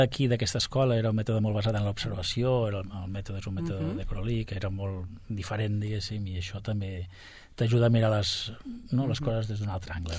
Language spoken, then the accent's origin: Catalan; Barcelona, Catalonia, Spain; moved away as an adult; now in Sabadell, Spain; I, de fet, vaig estar tota la meva infantesa i joventut a Barcelona. Vaig venir a Sabadell ja quan em vaig casar, diguéssim.